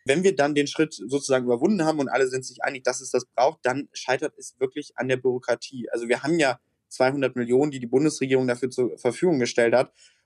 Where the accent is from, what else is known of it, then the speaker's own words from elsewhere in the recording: North Rhine-Westphalia, Germany; In meinem Heimatland Nordrhein-Westfalen ist die Maskenpflicht ausgesetzt worden.